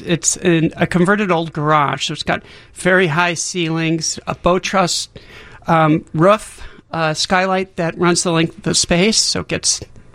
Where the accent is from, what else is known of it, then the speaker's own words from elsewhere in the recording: New Haven, Connecticut, United States; I grew up in New Haven, went to school there. My three brothers, my folks, and we grew up eating this great pizza in New Haven.